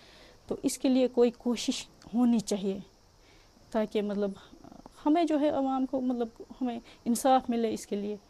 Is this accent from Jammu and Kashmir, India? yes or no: yes; Uri, Jammu and Kashmir, India; जहाँ पे मैं खड़ी हूँ, मैं एक कश्मीर का एक फार फ्लंग एरिया उड़ी है, मतलब यहाँ हमारे गांव का नाम बलकोट है। यहाँ पर मतलब ज़्यादा से ज़्यादा 2 किलोमीटर दूर पाकिस्तान हमारा है।